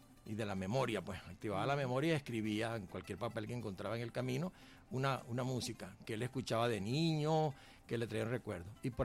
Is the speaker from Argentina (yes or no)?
no; El Tigre, Anzoátegui, Venezuela; por allá donde yo me crié, en el Tigre, en esas sabanas